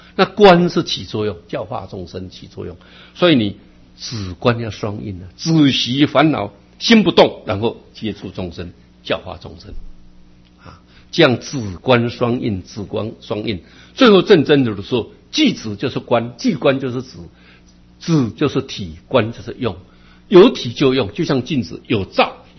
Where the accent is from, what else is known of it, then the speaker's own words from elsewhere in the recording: Yilan County, Taiwan; 在我小时候啊，台湾人口只有500多万，所以乡下真的是很偏僻。所以我们乡下有什么啊，我们宜兰县